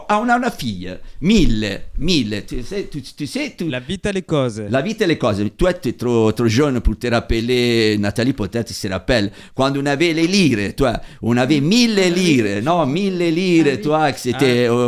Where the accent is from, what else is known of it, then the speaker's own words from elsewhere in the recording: Italy; Oh, et je suis italien, des fois ça me vient napolitain.